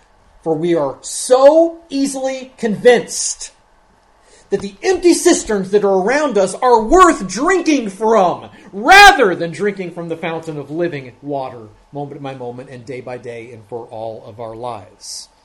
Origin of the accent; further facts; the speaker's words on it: Cincinnati, Ohio, United States; my favorite player from my hometown is Joey Votto, plays for the Cincinnati Reds. And I've had the privilege of seeing him playing before we left Cincinnati.